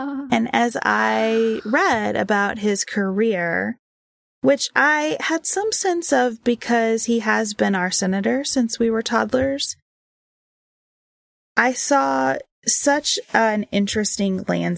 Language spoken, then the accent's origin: English; Kentucky, United States; And I grew up in Western Kentucky.